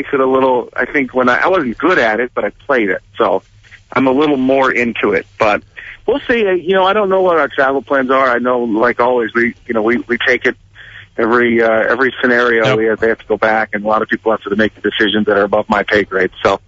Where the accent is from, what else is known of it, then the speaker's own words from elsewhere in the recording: Albany, New York, United States; I'm from New York, Albany area.